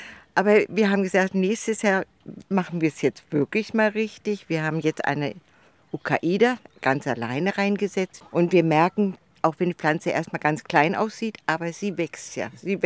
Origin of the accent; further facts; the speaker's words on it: Northern Germany, Germany; now in Berlin, Germany; ich bin auch Rentnerin, bin 77 Jahre alt, komme aus Norddeutschland, also ich bin keine Berlinerin